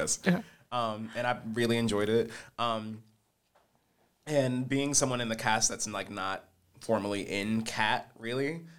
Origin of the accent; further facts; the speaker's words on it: Florence, Alabama, United States; I'm here because I'm originally from Florence.